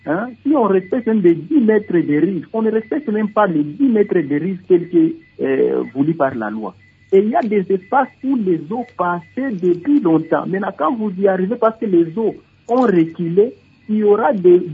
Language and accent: French; DR Congo; chez nous en RDC